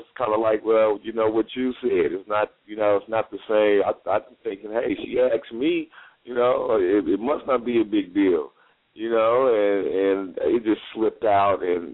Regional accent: Lynwood, California, United States; I'm from California, you know, Linwood, East Side, man.

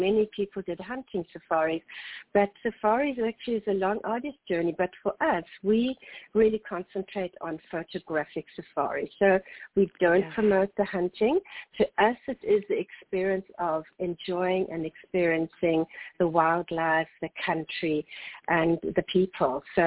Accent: KwaZulu-Natal, South Africa; And I grew up in Natal, KwaZulu-Natal, on a farm, and I spoke Zulu to the local people.

